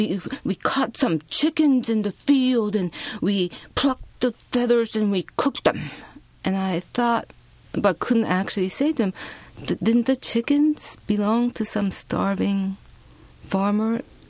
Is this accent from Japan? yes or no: yes; Japan; English is a second language; So when I was growing up in Japan, we didn't speak English.